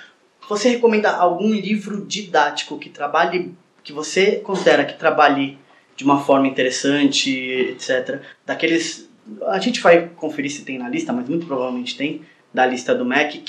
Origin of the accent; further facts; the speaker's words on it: Santos, São Paulo, Brazil; sou de Santos, então...